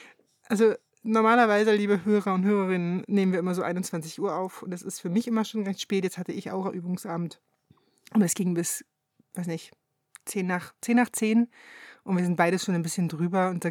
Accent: eastern Germany, Germany; Ja, und ich bin halt im Osten groß geworden.

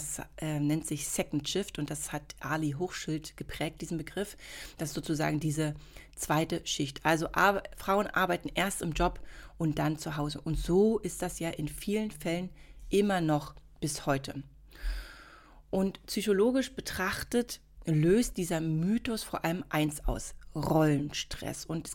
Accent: Berlin, Germany; Und ich bin ja im Osten von Berlin geboren und eben bis zu meinem 8., 9. Lebensjahr auf jeden Fall aufgewachsen.

